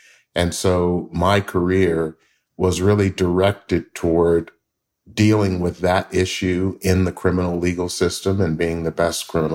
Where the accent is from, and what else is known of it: Memphis, Tennessee, United States; born or raised there